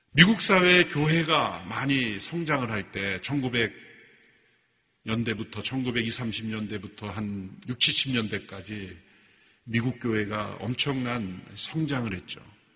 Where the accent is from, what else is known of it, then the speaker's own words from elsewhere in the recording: South Korea; 그런데 아직도 우리는 우리 한국 사람들만 어쩌면 사람으로 보이고 있다면 심각한 문제입니다.